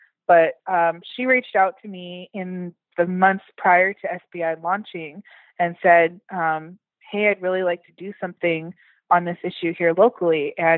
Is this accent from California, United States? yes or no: yes; California, United States; I was born and raised in Humboldt County. I still live in Humboldt County.